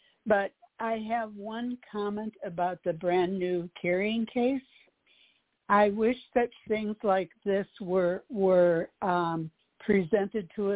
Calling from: North Carolina, United States; Hi, this is … from North Carolina.

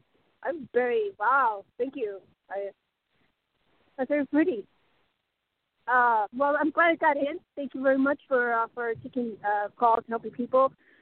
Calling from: Arizona, United States

